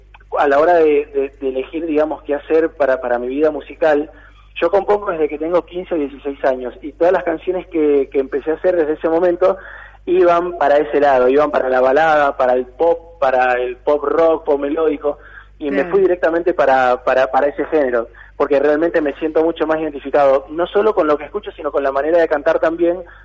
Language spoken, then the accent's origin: Spanish; Nueva Esparta, Venezuela; born there; Yo nací en Isla Margarita, Venezuela.